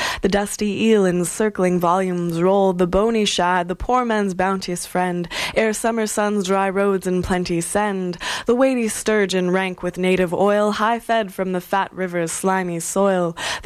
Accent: Canada; we are Canadian and we are kind of obsessed with our wilderness and our world, our natural world.

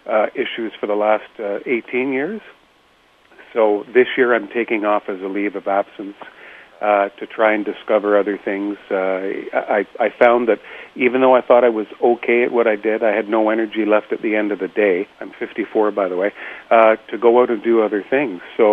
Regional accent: Montreal, Quebec, Canada; born there; But I was born in Montreal.

